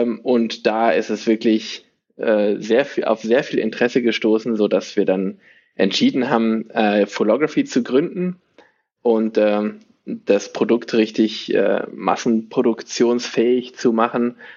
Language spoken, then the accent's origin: German; East Africa, Tanzania; Ich bin in Tansania, in Ostafrika aufgewachsen, bin halb Deutsch, halb Grieche und bin viel um die Welt gereist.